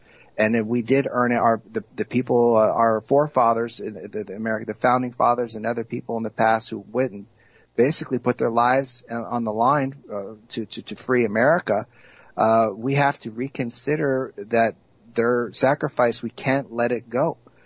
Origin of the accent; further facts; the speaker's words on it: United States; when I was growing up in the States, going through high school football games